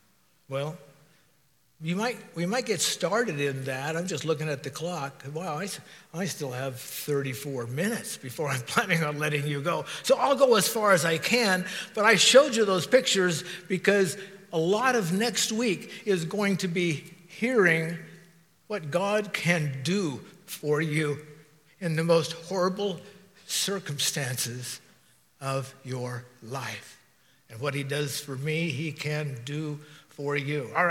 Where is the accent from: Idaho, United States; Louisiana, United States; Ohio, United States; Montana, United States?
Idaho, United States; also born or lived in California; So my parents were born and bred in Idaho, and so I came back to Idaho after 6 months. But anyway, I still have that California birth certificate.